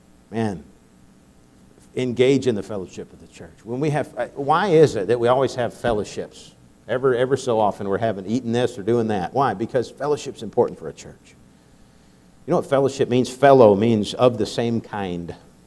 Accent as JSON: {"language": "English", "region": "Beijing", "country": "China", "tie": "born or raised there", "said": "growing up in China, you'd think on that far recess of the world that we wouldn't have too many visitors, but it seems that everyone that was going through Asia wanted to stop and see missionary … in Beijing, China."}